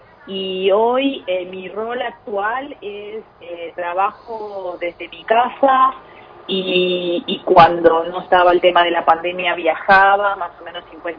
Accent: Lobos, Buenos Aires Province, Argentina; No, de Lobos. Soy de Lobos, o sea, sí, me crié en la ciudad de Lobos y, bueno, mis abuelos tenían campo, que ahora lo tiene mi mamá

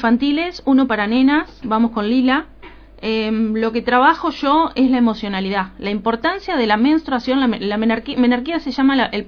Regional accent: Las Heras, Buenos Aires Province, Argentina; now in Lobos, Argentina; Las Heras, nacida y criada en Las Heras.

